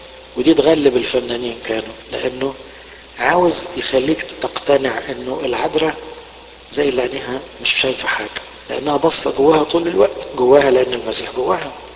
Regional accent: Egypt; كان عندنا في مصر شعار اسمه إيه؟ انظر حولك.

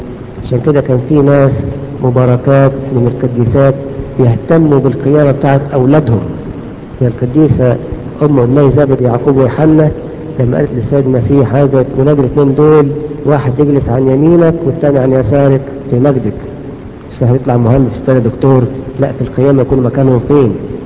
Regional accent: Egypt; داخل على الثانوية العامة اللي هي قبل الجامعة عندنا في مصر

